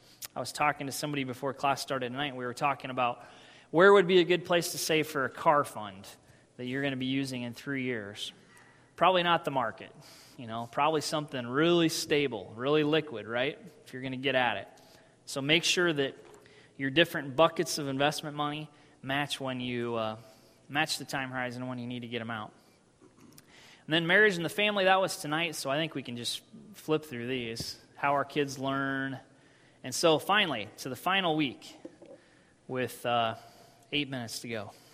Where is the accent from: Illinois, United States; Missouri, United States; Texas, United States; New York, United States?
Illinois, United States; I grew up in Illinois.